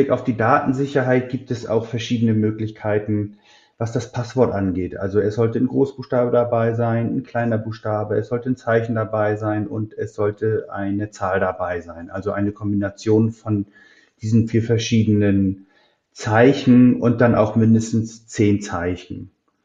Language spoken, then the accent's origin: German; Plön, Schleswig-Holstein, Germany; ich bin 82 geboren. 1996 gab es bei uns in Plön, wo ich aufgewachsen bin, DSL.